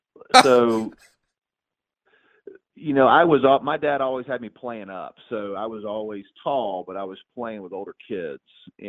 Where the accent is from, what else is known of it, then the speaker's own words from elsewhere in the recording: Atlanta, Georgia, United States; also born or lived in Hartsville, South Carolina; I was born in Hartsville, but then we moved to Atlanta in like 1980. So I was 3 or 4 years old. And but like I said, we have deep roots there.